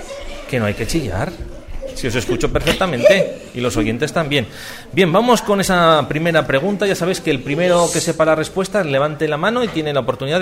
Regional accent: France; Spanish is a second language; yo es que de inglés no, yo soy francés

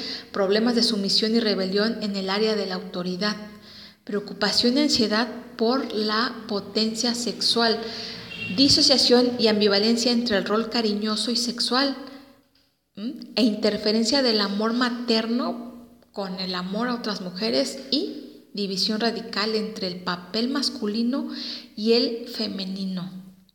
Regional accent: Mexico; sobre todo como mexicanos. Lamentablemente existe mucho de esta problemática en nuestro país.

